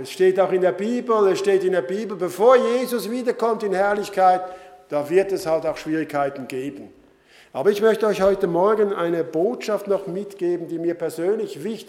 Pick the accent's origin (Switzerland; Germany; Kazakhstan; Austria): Switzerland; dass die Lebensqualität bei uns in der Schweiz wesentlich verschlechtert wird.